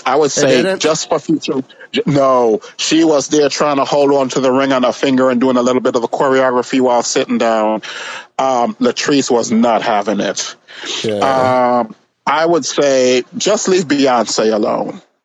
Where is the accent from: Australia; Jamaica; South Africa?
Jamaica; accent: Jamaican; It's called my Jamaican accent kicks in.